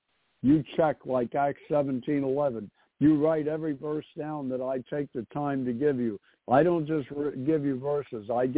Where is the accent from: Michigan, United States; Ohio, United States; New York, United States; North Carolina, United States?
New York, United States; New York City; It's no different than I'm from New York City.